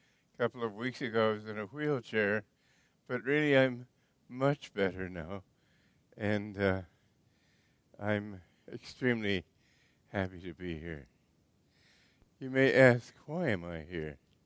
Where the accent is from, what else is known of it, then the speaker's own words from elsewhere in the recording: England, United Kingdom; also born or lived in Romania; And I was brought up in the English system. I was born in Romania, went to school in England.